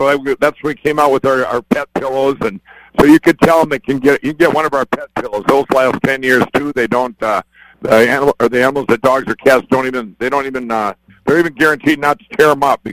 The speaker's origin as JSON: {"language": "English", "town": "Chaska", "region": "Minnesota", "country": "United States", "tie": "born or raised there", "said": "I'm actually sitting in my office right now in my hometown of Chaska, Minnesota."}